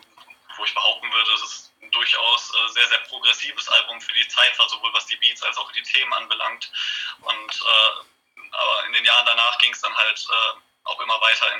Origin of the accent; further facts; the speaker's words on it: North Rhine-Westphalia, Germany; now in Düsseldorf, Germany; Ich komme ursprünglich aus dem Ennepe-Ruhr-Kreis, bin jetzt mittlerweile aber nach Düsseldorf gezogen und fühle mich mittlerweile auch wirklich hier heimisch. Also, würde es als Wahlheimat beschreiben.